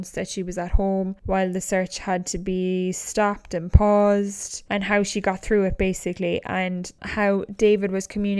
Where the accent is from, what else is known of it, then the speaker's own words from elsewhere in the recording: County Kerry, Ireland; obviously a lot of people are from Kerry, seeing as I'm from Kerry, or you may have family in Kerry or whatever.